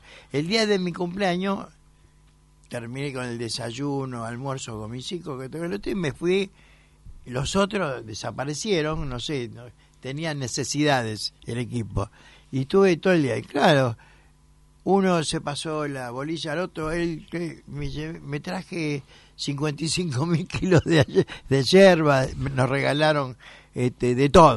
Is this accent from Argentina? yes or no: yes; Buenos Aires, Argentina; Y como buen porteño, me gusta caminar las baldosas de Buenos Aires.